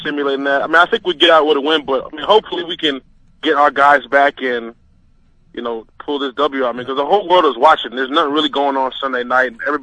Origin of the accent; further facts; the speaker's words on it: Atlanta, Georgia, United States; born there; I mean, I was born in Atlanta